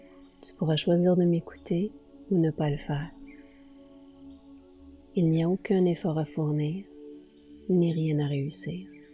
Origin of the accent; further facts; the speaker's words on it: Mont-Laurier, Quebec, Canada; born or raised there